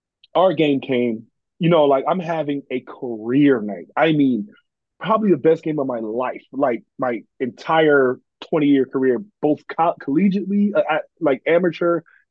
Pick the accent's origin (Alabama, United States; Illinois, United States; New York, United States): New York, United States; So me being a New Yorker and her being from El Paso, Kansas is literally in the middle.